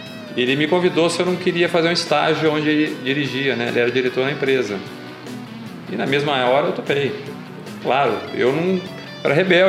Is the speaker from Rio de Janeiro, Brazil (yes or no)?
yes; Rio de Janeiro, Brazil; accent: carioca; now in Mogi Mirim, Brazil; Eu sou nascido em Mojimirim, mas com menos de 1 ano de idade eu me mudei para o Rio de Janeiro, né, onde eu passei a maior parte da minha vida.